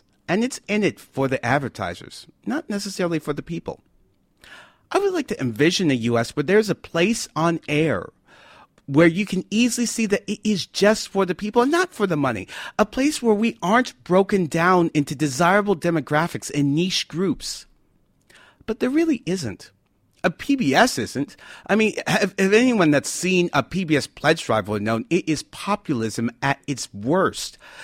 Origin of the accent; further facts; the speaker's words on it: United States; Now, I'm American. I don't know if you know that. I'm American. Now, I'm actually quite proud to be American